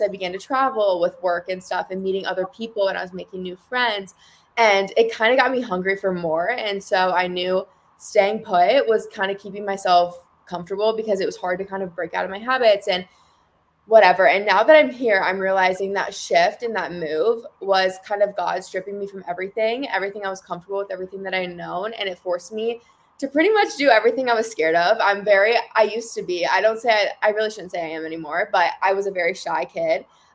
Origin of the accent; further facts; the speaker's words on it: Iowa, United States; moved away as an adult; now in Arizona, United States; I'm 23. I currently live in Arizona. I'm originally from Iowa, so I just made a recent move about a year ago